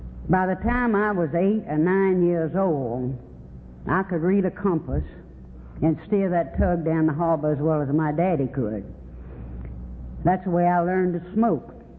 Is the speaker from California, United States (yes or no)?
no; Virginia, United States; I was born and raised in Virginia, and if there are any Virginians in the room, I hope I don't step on your toes